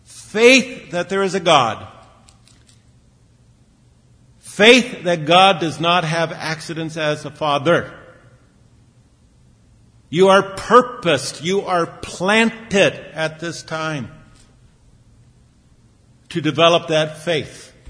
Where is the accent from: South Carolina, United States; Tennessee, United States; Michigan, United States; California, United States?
California, United States; Long Beach; also born or lived in Pasadena; I remember as a young lad growing up in Long Beach, later on in Pasadena